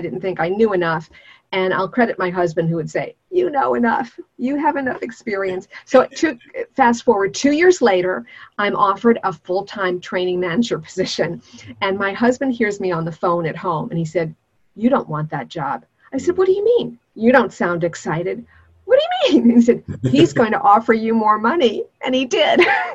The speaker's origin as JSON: {"language": "English", "town": "Brooklyn", "region": "New York", "country": "United States", "also_born_or_lived": "Germany / North Carolina / Oklahoma", "said": "I grew up in a military family, so even though we're from Brooklyn, I lived in Germany twice, in North Carolina, Oklahoma, et cetera. So I didn't have a thick Brooklyn accent."}